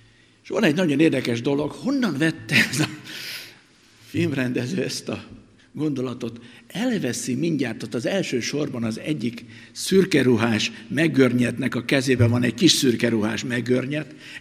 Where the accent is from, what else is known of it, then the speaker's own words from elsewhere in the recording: Nagytarcsa, Pest, Hungary; falun nőttem föl, Nagytarcsán, ahol még háztól volt a temetés.